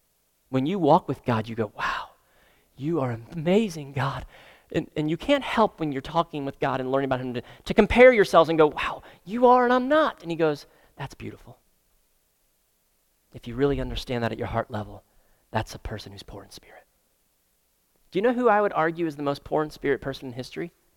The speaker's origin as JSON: {"language": "English", "region": "Florida", "country": "United States", "tie": "born or raised there", "said": "We grew up in South Florida, and I'd see it on the back of guys' boats, usually like big cigarette boats."}